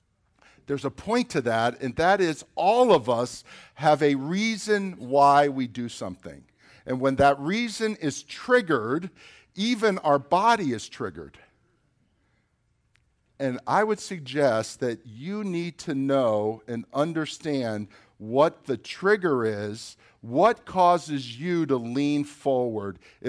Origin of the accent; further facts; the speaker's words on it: Florida, United States; I'm a Christian from South Florida.